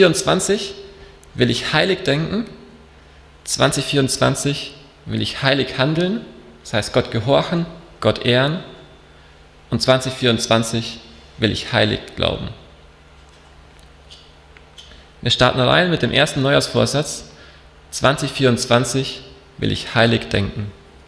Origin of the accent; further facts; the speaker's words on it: Landau an der Isar, Bavaria, Germany; Ich bin in Landau an der Isar aufgewachsen. Das ist in Bayern ein Stückchen weg von hier. Mit drei Schwestern auf einem Bauernhof daheim. Genau, ich bin 21 Jahre alt. Ich bin 2020, nachdem ich Abi gemacht habe, nach England gegangen für ein Jahr.